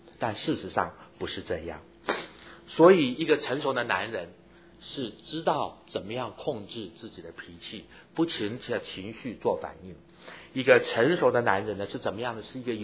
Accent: Taiwan; 我在台湾长大，我很喜欢台湾人讲的一句话。

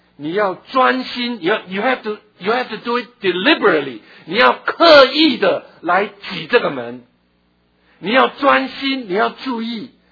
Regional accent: Taiwan; 我小时候在台湾的时候挤过，

